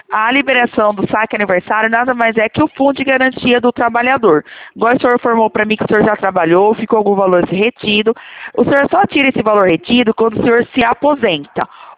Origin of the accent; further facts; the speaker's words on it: Leme, São Paulo, Brazil; Sou aqui do estado de São Paulo, interior Leme.